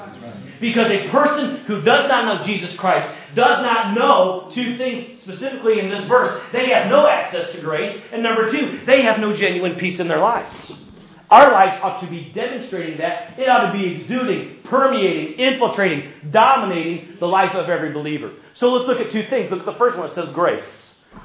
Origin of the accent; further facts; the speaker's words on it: South Carolina, United States; I grew up in South Carolina. Here's how we say it. Hey, how y'all doing?